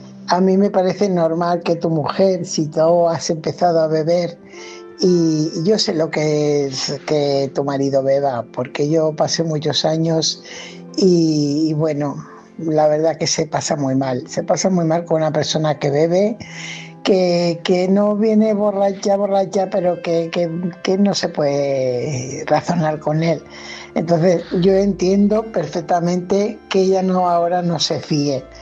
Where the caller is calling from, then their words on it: Fuenlabrada, Community of Madrid, Spain; corresponsal de Fuenlabrada.